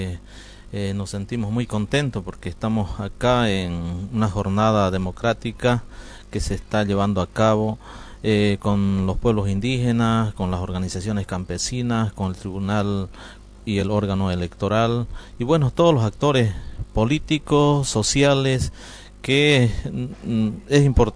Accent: San Miguel de Velasco, Santa Cruz, Bolivia; Hemos participado como San Miguel de Velasco, porque es mi pueblo, con la sigla de la OIC, ¿no? Y hemos logrado consolidar una gestión como pueblo indígena

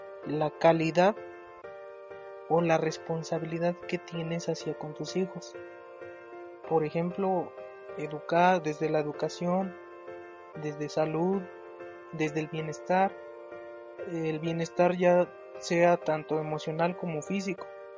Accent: Ixtacuixtla de Mariano Matamoros, Tlaxcala, Mexico; Soy del estado de Tlaxcala, de la comunidad San Antonio Totonilco, del municipio Ixtacuizcla de Mariano Matamoros.

